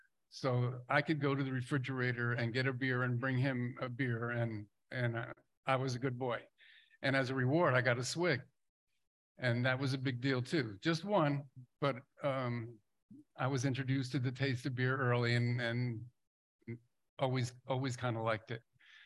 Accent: Poughkeepsie, New York, United States; I was born and raised in Poughkeepsie, New York, and in the Mid-Hudson Valley, about 75 miles north of New York City.

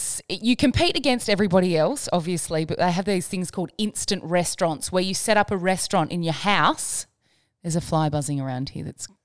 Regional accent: Gold Coast, Queensland, Australia; also born or lived in Tasmania; I was born in Tasmania, lived on the Gold Coast, so I was watching you on the Gold Coast

